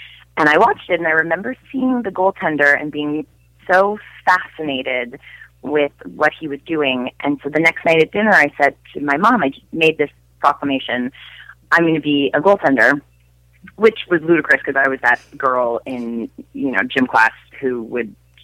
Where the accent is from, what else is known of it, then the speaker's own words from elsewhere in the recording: Canada; I would say that even the people who profess to not be into hockey would still be much more into hockey than anyone else in the entire world.